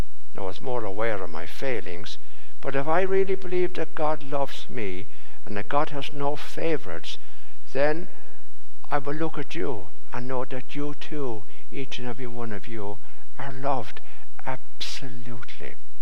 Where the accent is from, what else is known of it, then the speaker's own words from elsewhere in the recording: Ireland; I've always thought I'm 100% Irish, but I'm sure if I were to look up my ancestry, I'd find we had many invasions in Ireland that I'm probably British.